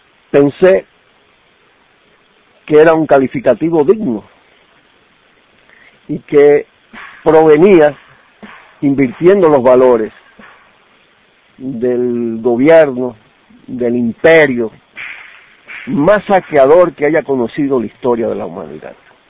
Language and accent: Spanish; Dominican Republic; si hubiera nacido por allá a principios de los años 20 en mi país, cuando la primera intervención militar del siglo XX en la República Dominicana